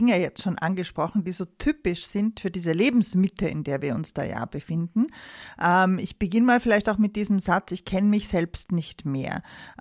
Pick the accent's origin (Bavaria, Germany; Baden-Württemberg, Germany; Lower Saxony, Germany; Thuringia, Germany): Bavaria, Germany; Munich; wir haben dasselbe Geburtsjahr, und ich bin auch in München aufgewachsen, und wir sind zwei Frauen in den Wechseljahren.